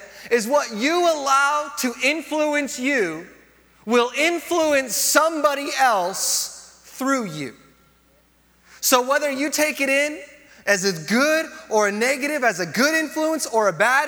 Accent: Yucaipa, California, United States; I grew up in Yucaipa before it was like Yucaipa that you know it, okay? When I grew up in Yucaipa, it was all about chicken ranches and cattle farms

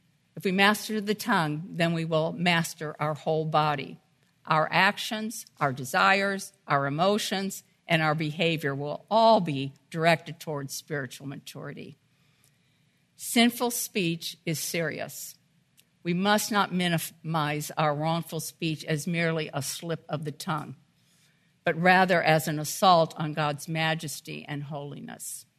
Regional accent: St. Louis, Missouri, United States; As we mentioned, I grew up in St. Louis. I lived about 2 miles from Grant's farm, where the stables are for the Clydesdales.

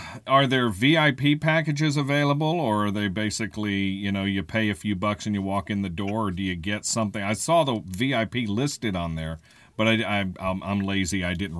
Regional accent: Charlotte, North Carolina, United States; And on June 29th, you're in my hometown of Charlotte.

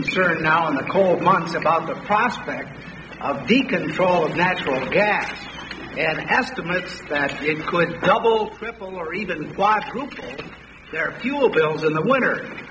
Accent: Buffalo, New York, United States; I'm from Buffalo, where the unemployment rate is even higher than the national average because of steel and autos.

